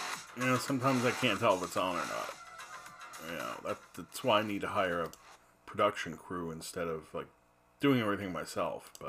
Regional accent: New Jersey, United States; You know, I had lived in Hoboken for a while, and I'm from New Jersey.

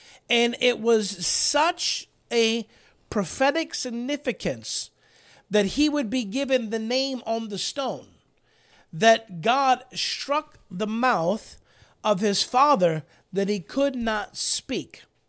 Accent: Chicago, Illinois, United States; I thought that was interesting because I'm from Chicago.

